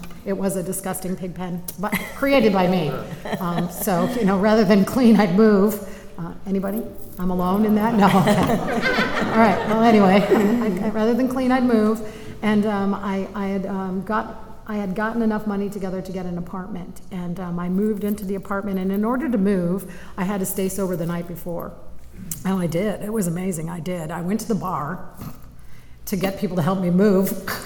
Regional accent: Chicago, Illinois, United States; I'm from Chicago, you know.

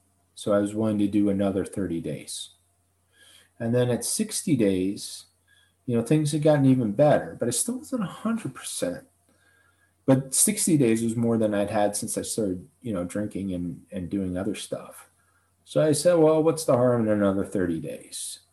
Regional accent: Swarthmore, Pennsylvania, United States; I grew up in Swarthmore, Pennsylvania, and Swarthmore College, big, beautiful campus.

